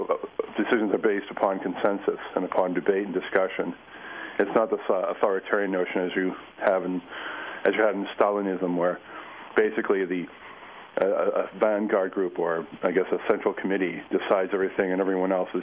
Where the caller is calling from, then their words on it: Arlington, United States; Actually, I'm calling from Arlington.